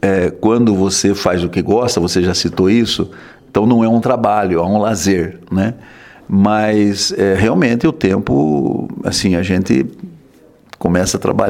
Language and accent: Portuguese; Piracicaba, São Paulo, Brazil; born there; Piracicabano, nasci aqui em Piracicaba, 13 de julho de 1952.